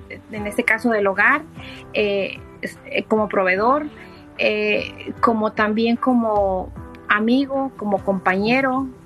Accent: Oaxaca, Mexico; now in Dallas, United States; Soy originaria de Oaxaca. Actualmente vivimos en Dallas.

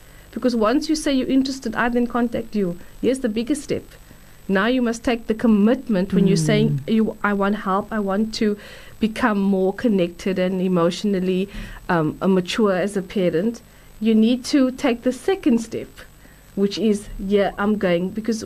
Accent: Durban, KwaZulu-Natal, South Africa; I grew up in Durban, he grew up in Cape Town.

